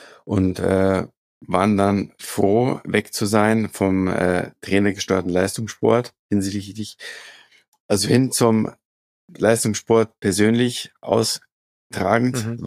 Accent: Munich, Bavaria, Germany; moved away as an adult; now in Kulmbach, Germany; ich bin im Januar 42 Jahre alt geworden. Ich bin in München aufgewachsen, bin aber seit knapp 8-9 Jahren im schönen Frankenjura in Kulmbach zu Hause.

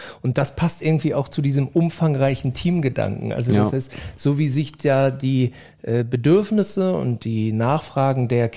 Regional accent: East Germany, Germany; Aber ich bin in der DDR groß geworden.

